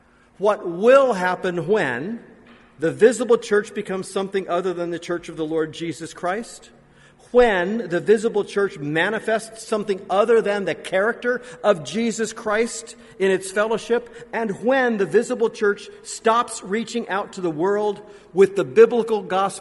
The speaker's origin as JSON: {"language": "English", "region": "Indiana", "country": "United States", "tie": "born or raised there", "said": "my own homeland of the United States of America, even in my home state of Indiana, where they've lived for 3 years, 25 miles away from where I was born?"}